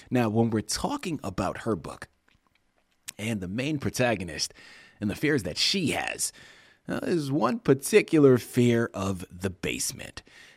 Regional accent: East Coast, United States; I mean, well, I'm from the East Coast, right? I live in Southern California now and have been for almost two decades.

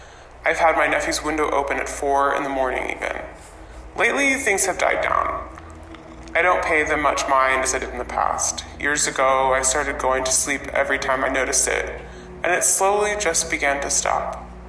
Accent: North Carolina, United States; I'm from North Carolina.

